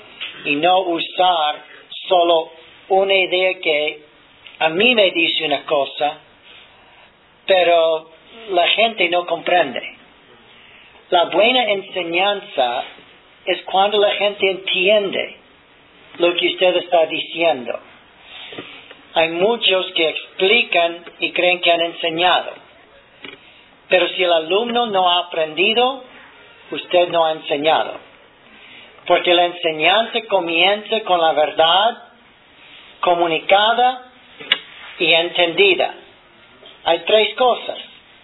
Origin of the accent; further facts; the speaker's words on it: United States; Spanish is a second language; como un americano que soy, no puedo usar el diccionario de esa manera en español